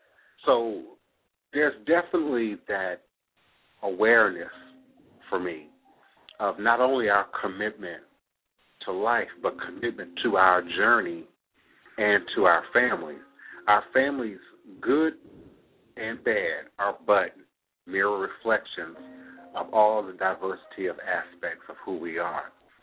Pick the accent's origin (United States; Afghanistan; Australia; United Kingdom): United States; Washington, D.C. area; Growing up in the Washington, D.C., Maryland, Virginia area in the 70s, was very different in many ways than maybe some other parts of the country.